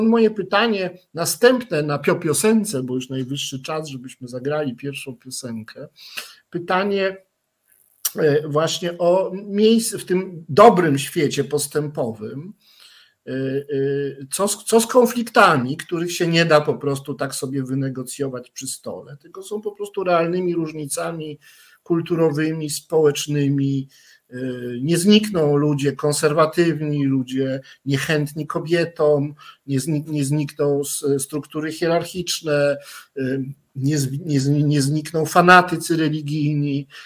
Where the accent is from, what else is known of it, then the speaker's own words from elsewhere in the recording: Kraków, Lesser Poland, Poland; ja też jestem krakowianinem i też pracowałem w Instytucie Filozofii.